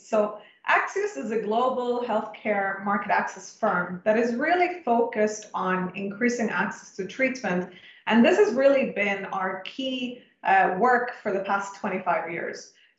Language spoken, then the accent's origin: English; Italy; I'm from Italy